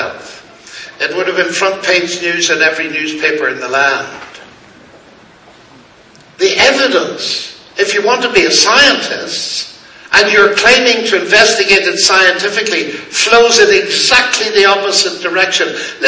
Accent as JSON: {"language": "English", "region": "Northern Ireland", "country": "United Kingdom", "said": "because I come from Northern Ireland. I'm not only Irish, I'm not only an Ulster, I'm an Ulster Scot"}